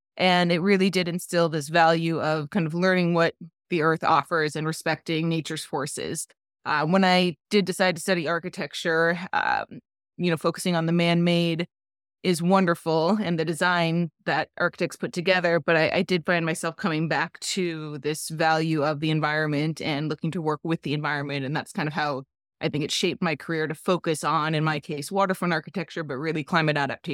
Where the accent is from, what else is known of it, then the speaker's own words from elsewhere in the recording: Anchorage, Alaska, United States; now in New York, United States; Yes, I grew up in Anchorage, Alaska, and I probably took for granted then, but reflecting now and living in, you know, New York metro area, concrete jungle